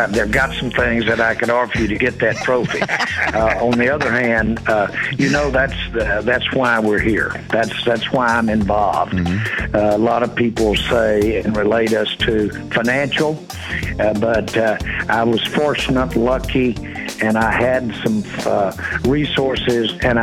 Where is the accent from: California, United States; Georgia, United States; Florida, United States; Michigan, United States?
California, United States; Inglewood; born there; My dad had a little house out here during World War II, and I was born right there in Inglewood.